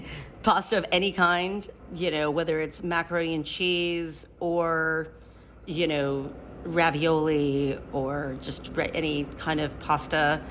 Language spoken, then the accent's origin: English; Midwest, United States; I grew up in the American Midwest and there wasn't a whole lot of, you know, maybe diverse food.